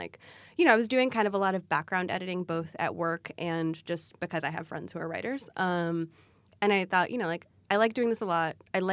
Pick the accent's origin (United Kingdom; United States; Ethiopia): Ethiopia; first language Amharic; English is a second language; Amharic's my first language, but there are words I just didn't learn as a 5-year-old, right?